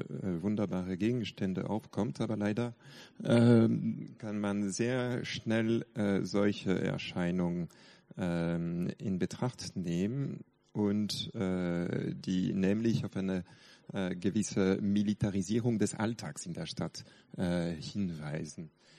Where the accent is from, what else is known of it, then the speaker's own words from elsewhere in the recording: Paris, Île-de-France, France; German is a second language; also born or lived in Berlin; Ich komme, wie gesagt, aus Paris, Berlin gelebt, bin aber leider seit 2 Monaten wieder in Paris und habe ein bisschen von meinem Deutsch in der Zwischenzeit vergessen.